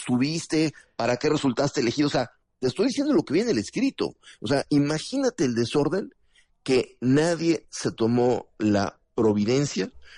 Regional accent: Mexico; O sea, somos muchos mexicanos, no todos votan o votamos por Morena.

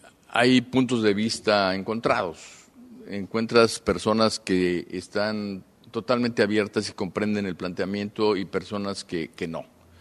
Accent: Mexico; para nosotros es muy importante, como mexicanos, definir muy claramente cuáles son los valores

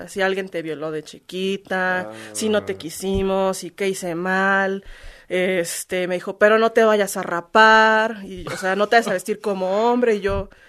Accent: Mexico; also born or lived in Turkey; soy mexicana.

